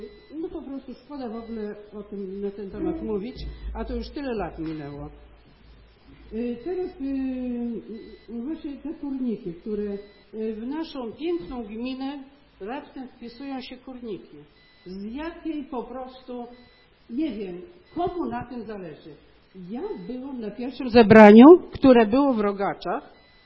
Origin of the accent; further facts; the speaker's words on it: Mikulicze, Podlaskie Voivodeship, Poland; Ja oczywiście nie mieszkałam tu cały czas, chociaż jestem stąd. Jestem z Mikulicz rodem. Wiele lat mieszkałam poza Mikuliczami, teraz znowu wróciłam tu